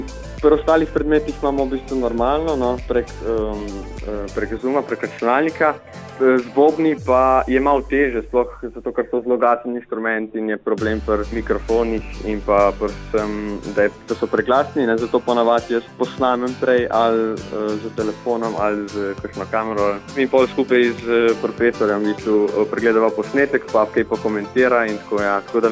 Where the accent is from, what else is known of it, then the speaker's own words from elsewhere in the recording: Cerknica, Littoral–Inner Carniola, Slovenia; ker sem jaz tukaj iz Cerknice ostali pa tudi iz okolice Ljubljane oziroma tam Žal